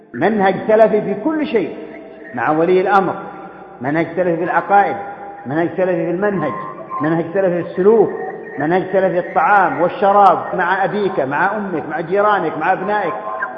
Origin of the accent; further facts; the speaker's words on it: Yemen; بلادنا اليمن السعيد, اليمن المبارك, أهل الحكمة والإيمان